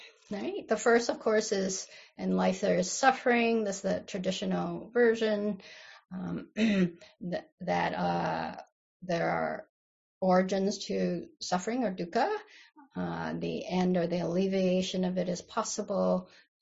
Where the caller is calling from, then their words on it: California, United States; I'm zooming in from Southern Pomo, Greaton, Rancheria land.